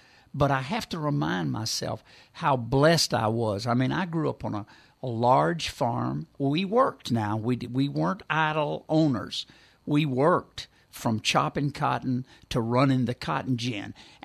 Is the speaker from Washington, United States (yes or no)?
no; Bossier City, Louisiana, United States; And, of course, we're from Bossier City, lived on a farm there, and we'd go visit Granddad.